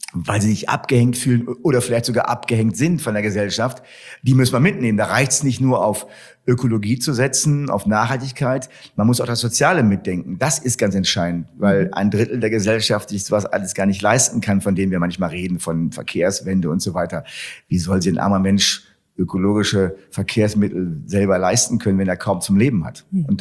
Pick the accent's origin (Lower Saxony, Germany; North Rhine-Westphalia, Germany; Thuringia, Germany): North Rhine-Westphalia, Germany; Wuppertal; ich bin hier in Wuppertal geboren, bin hier an Bord und bleibe auch hier vor Ort